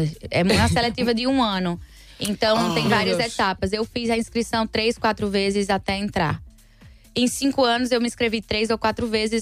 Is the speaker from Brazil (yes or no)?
yes; Northeast Region, Brazil; now in Portugal; Eu sou do Nordeste, então fala bom dia.